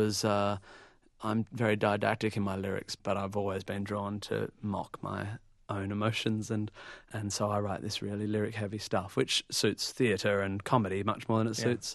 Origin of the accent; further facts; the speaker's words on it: Perth, Western Australia, Australia; now in Melbourne, Australia; eventually moved from my hometown of Perth in Western Australia to Melbourne.